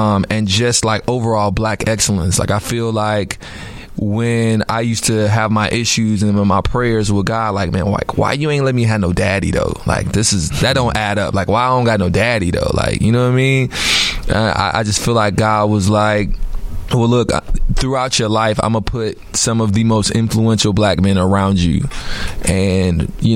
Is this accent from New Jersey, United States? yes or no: no; Chicago, Illinois, United States; as a Chicagoan, every ignorant, crazy homie that I've ever had growing up.